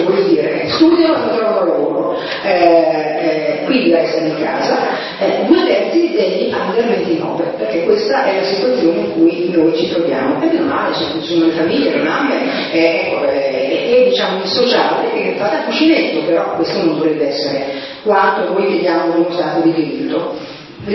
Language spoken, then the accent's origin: Italian; Ferrara, Emilia-Romagna, Italy; io vengo da Ferrara, una città dove le donne sempre lavorato in casa, nei campi, facevano quadrare i conti